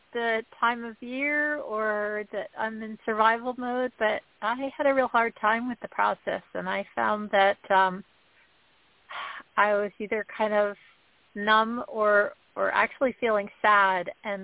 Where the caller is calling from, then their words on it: New Jersey, United States; I'm calling you from New Jersey.